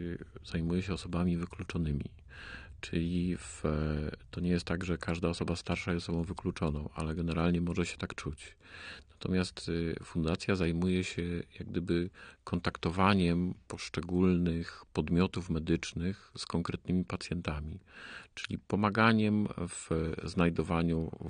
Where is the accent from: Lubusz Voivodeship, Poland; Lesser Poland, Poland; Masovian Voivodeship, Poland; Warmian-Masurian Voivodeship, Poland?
Lesser Poland, Poland; Kraków; jako rodowity Krakus, szczerze z serca gratuluję